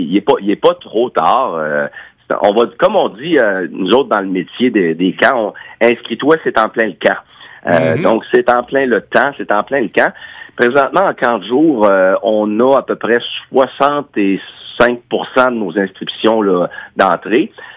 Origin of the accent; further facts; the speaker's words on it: Sydney, Nova Scotia, Canada; born there; Moi-même, je viens d'une autre province. Je suis né à Sydney, en Nouvelle-Écosse. Donc, je parle très bien français parce que très jeune, j'ai appris les deux langues.